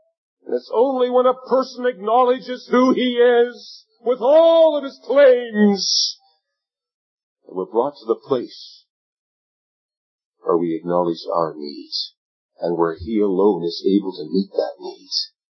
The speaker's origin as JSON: {"language": "English", "town": "Leamington", "region": "Ontario", "country": "Canada", "tie": "born or raised there", "said": "situated in Leamington, and so if you want to look in your Heinz ketchup bottles, you'll see the name of my hometown. That's where I was born."}